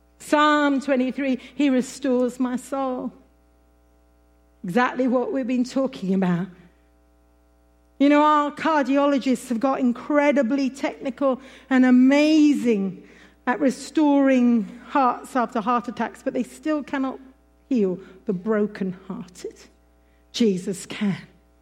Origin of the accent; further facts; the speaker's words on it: Oxford, South East England, United Kingdom; I come from Oxford.